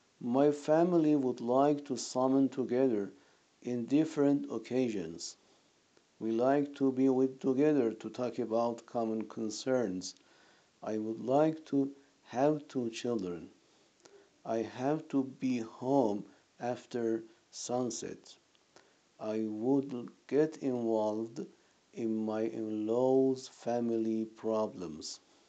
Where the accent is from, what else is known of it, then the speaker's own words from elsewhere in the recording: Naqadeh, West Azerbaijan, Iran; born there; English is a second language; now in Tabriz, Iran; I was born in Nagade, one of the beautiful cities of West Azerbaijan. I am 37 years old. I was born at the last day of Mars at 1981.